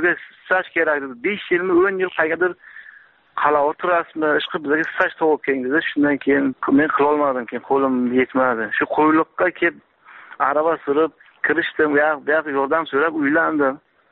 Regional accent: Samarkand, Samarqand Region, Uzbekistan; Men Samarqanddan

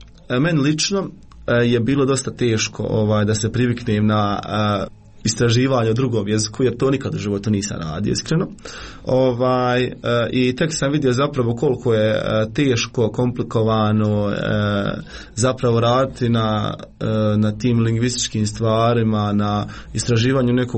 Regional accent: Foča, Republika Srpska, Bosnia & Herzegovina; Ja sam iz Foče, to jest iz Miljevine kod Foče, imam 23 godine.

